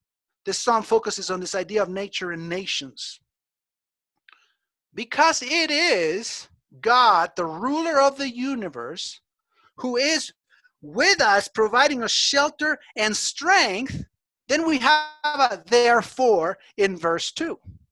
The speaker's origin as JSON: {"language": "English", "region": "Mexico City", "country": "Mexico", "tie": "born or raised there", "said": "Some of you know I grew up in Mexico City"}